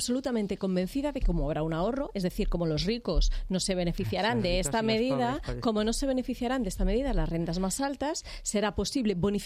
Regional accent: Barcelona, Catalonia, Spain; Yo te lo digo porque yo soy de Barcelona y viajo constantemente.

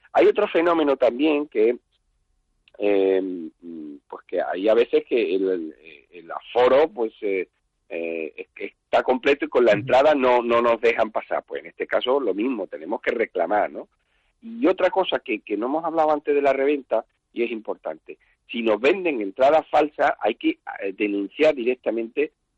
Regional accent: Granada, Andalusia, Spain; Estaré en Granada, mi tierra

